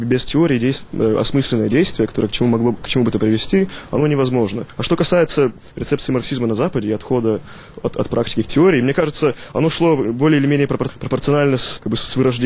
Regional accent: Novosibirsk, Novosibirsk Oblast, Russia; born there; я родился в Новосибирском академгородке

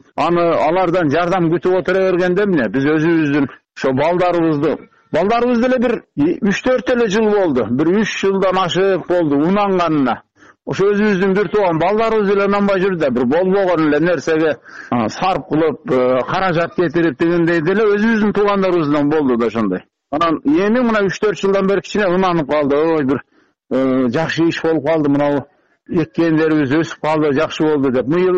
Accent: Karagylja, Jalal-Abad Region, Kyrgyzstan; born or raised there

